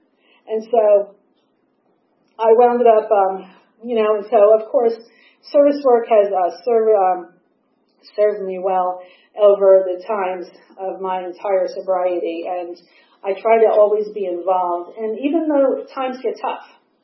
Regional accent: Brooklyn, New York, United States; born there; But I am 60. I was born in Brooklyn to an Irish Catholic family.

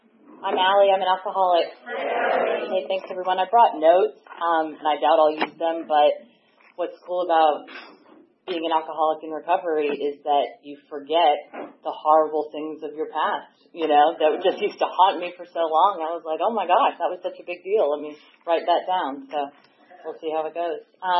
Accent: Massachusetts, United States; born there; I was born in Massachusetts in a suburb south of Boston.

